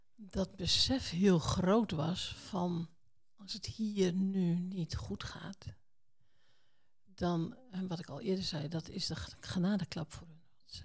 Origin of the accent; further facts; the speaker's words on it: Friesland, Netherlands; Ja, ik ben een Fries, hè? Wij zijn koppig.